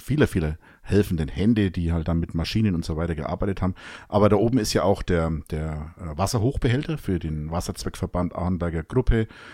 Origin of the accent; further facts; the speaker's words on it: Münchberg, Bavaria, Germany; Ich komme ja aus Münchberg und hoffe, dass es weiter wächst und gedeiht.